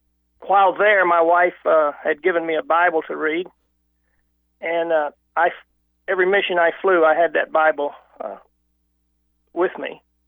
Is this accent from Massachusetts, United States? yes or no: no; Arkansas, United States; I was adopted at the age of five, and I grew up in Arkansas.